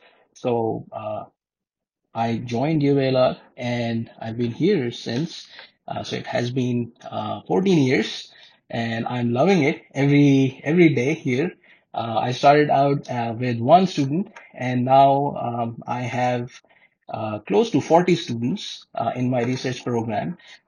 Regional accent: New Delhi, Delhi, India; English is a second language; moved away as an adult; now in United States; I'm originally from India, from New Delhi, and I came to the United States to do my education in computer science.

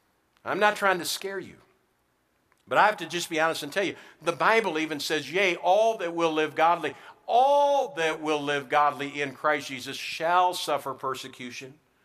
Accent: United States; Yes, I'm an American. I pledge allegiance to that flag.

